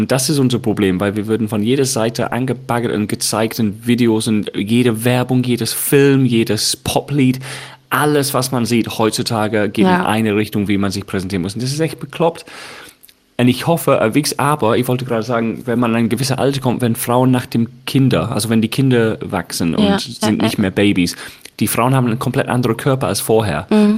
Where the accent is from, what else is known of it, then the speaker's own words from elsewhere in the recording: United Kingdom; German is a second language; aber ich bin Engländer